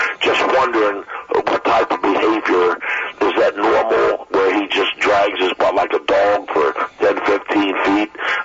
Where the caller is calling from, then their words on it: Joppa, Maryland, United States; from Joppa. And also, where I live here, between Route 40 and Route 7 by Mountain Road